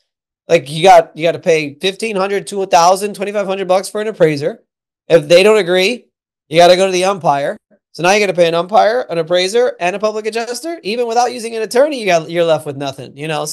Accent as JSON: {"language": "English", "town": "Miami", "region": "Florida", "country": "United States", "tie": "born or raised there", "said": "I'm born and raised in Miami, and we know that a lot of our clients don't speak a lick of English."}